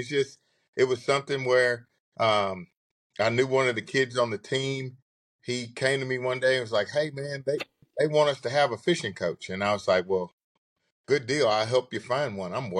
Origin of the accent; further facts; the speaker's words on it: Bossier City, Louisiana, United States; moved away as an adult; Well, hey, I'm right here from Louisiana. I was born and raised here in Bossier City. I graduated from good old Airline High School here in Bossier City, and pretty much hung around here all my life, born and raised.